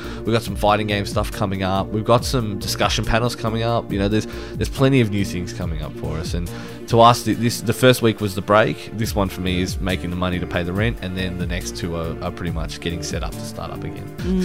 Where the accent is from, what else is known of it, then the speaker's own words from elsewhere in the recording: Dandenong, Victoria, Australia; you know, I'm from Dandenong and I get on trains, doesn't mean I'm going to yell at you.